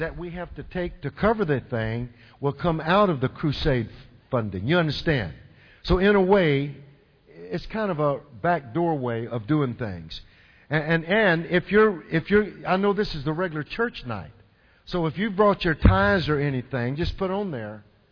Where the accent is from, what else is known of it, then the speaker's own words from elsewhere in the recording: Texas, United States; I am from Texas, so we do have a problem with what they call hoof and mouth disease.